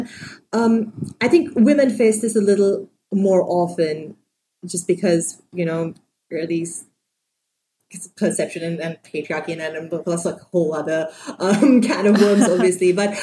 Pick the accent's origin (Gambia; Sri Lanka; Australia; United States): Sri Lanka; because, you know, I grew up in Sri Lanka and it just felt like it made sense for me to go about it that way.